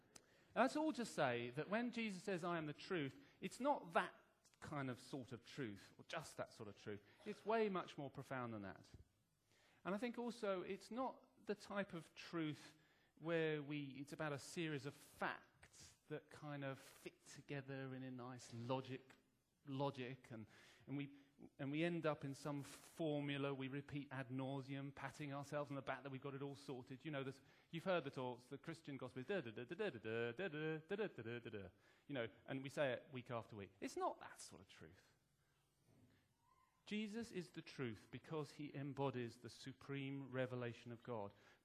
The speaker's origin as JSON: {"language": "English", "region": "England", "country": "United Kingdom", "said": "I also read a book about being English recently, and there's one whole chapter on weather talk and about how we English do weather talk."}